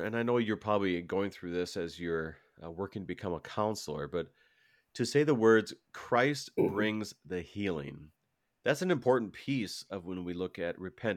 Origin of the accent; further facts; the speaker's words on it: Minnesota, United States; was driving to visit one of our congregations here in Minnesota North, and I drove by, not far from my hometown